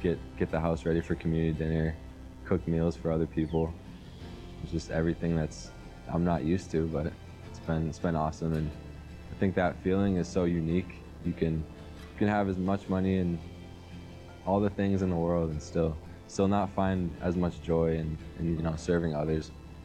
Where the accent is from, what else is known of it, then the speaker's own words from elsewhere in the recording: Minnesota, United States; I'm from Minnesota.